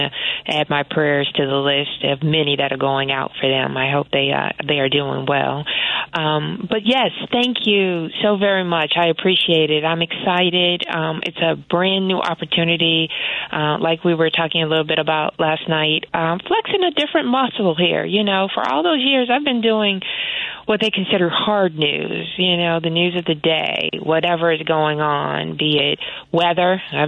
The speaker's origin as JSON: {"language": "English", "town": "Chicago", "region": "Illinois", "country": "United States", "said": "I'm from Chicago. This is home."}